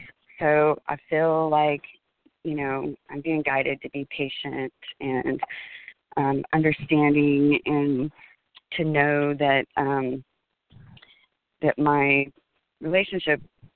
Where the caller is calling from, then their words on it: Texas, United States; I'm calling from Texas.